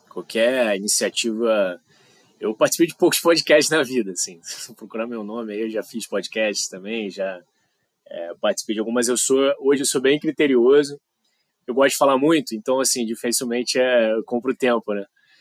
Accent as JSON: {"language": "Portuguese", "region": "Rio de Janeiro", "country": "Brazil", "lives_now": "São Paulo, Brazil", "said": "O sotaque não deixa mentir que eu sou carioca, né, mas hoje moro em São Paulo."}